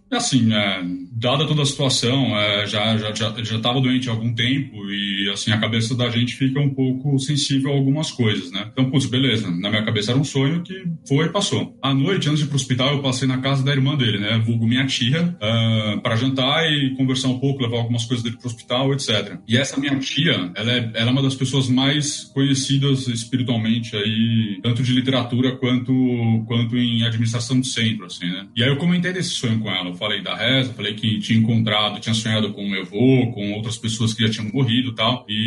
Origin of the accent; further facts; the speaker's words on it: São Paulo, Brazil; Cara, caravana de São Paulo, nascido e crescido em São Paulo.